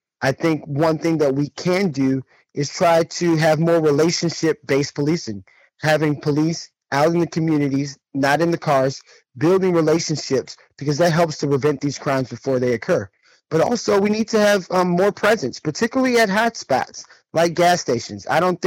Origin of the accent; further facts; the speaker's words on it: Washington, District of Columbia, United States; Yes, I grew up in Southeast D.C. I was born on Minnesota Avenue